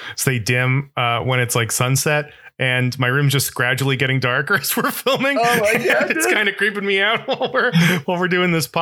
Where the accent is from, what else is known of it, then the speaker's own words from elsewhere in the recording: Florida, United States; I'm from Florida. There's not a lot of basements in Florida.